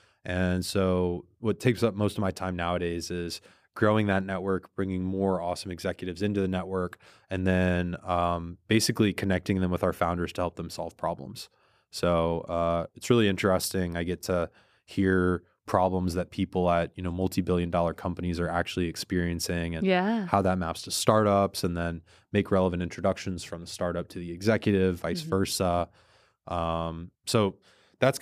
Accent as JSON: {"language": "English", "region": "Texas", "country": "United States", "tie": "born or raised there", "said": "Really, I grew up and lived in Texas my whole life."}